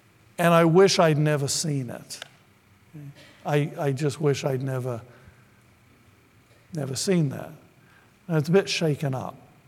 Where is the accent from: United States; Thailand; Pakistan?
Thailand; I grew up in the Far East, and we were living in Thailand.